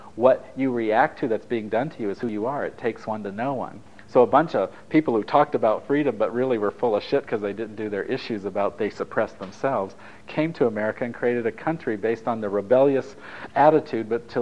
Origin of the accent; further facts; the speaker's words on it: Italy; I grew up in Italy in my mom's villa